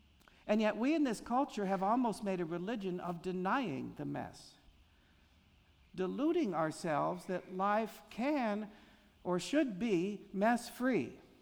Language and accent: English; United States; After all, I'm an American who desires and longs for more.